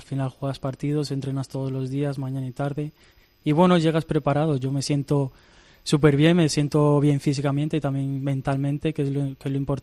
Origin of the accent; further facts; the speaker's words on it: Spain; born there; la mayoría de mis hermanos y mi familia son de allí. Yo nací aquí en España. Pero bueno, al final es un orgullo porque te crían, ¿no?, con la cultura de República Dominicana.